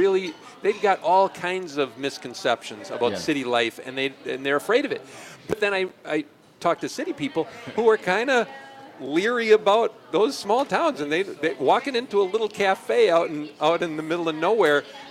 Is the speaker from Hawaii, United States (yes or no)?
no; Curtis, Wisconsin, United States; also born or lived in Rock County; But I did most of my growing up in Clark County, about halfway between Eau Claire and Wausau, outside of a little town named Curtis, and went to Owen Withey High School.